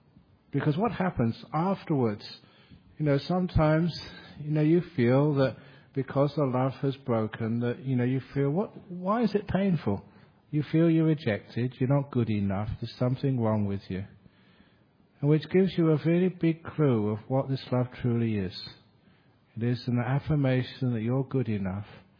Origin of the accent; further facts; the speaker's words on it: London, United Kingdom; one of the most beautiful relationships in my life growing up in London.